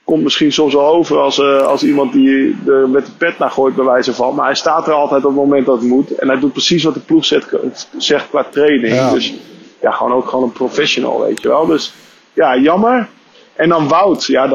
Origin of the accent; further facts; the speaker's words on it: Netherlands; En dat is natuurlijk voor ons als Nederlanders wel jammer.